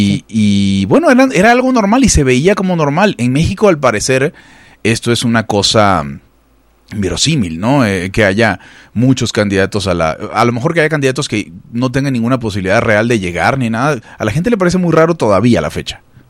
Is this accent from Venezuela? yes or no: yes; Venezuela; yo nací en Venezuela y pasé mi infancia en Venezuela